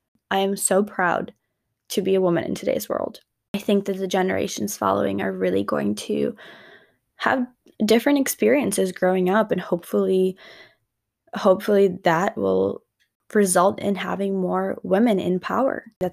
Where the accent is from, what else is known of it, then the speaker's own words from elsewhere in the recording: Ukraine; Grew up in a culture, growing up in Ukraine, it's a culture that does value appearance.